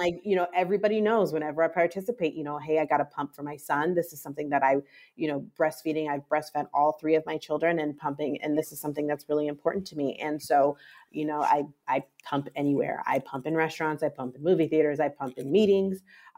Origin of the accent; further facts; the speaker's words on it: Seattle, Washington, United States; born there; I was born in Seattle. I'm an only child.